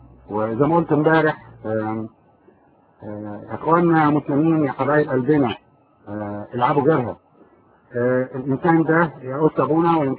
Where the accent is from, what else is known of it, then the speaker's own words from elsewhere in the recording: Egypt; زي ما بيقولوا عندنا في مصر